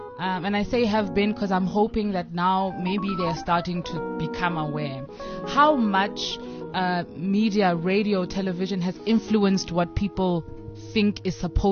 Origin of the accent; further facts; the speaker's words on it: South Africa; When we arrived, the only reason they loved us so much is because we're South African, right?